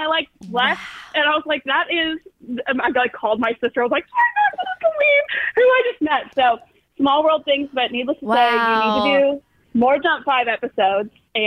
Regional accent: Nashville, Tennessee, United States; Anyway, I have some funny stories from growing up in Nashville being the Christian music capital

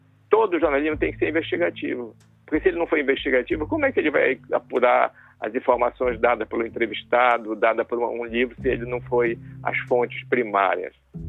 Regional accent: Pará, Brazil; born there; Avio é um micro camarão que só dá numa área do Tapajós, onde eu nasci

